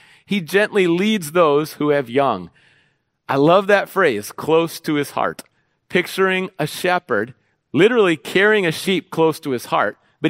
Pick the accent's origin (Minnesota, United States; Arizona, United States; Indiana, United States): Minnesota, United States; Minneapolis; I grew up in Minneapolis and St. Paul, the Twin Cities, Minnesota, called the Omni Theater.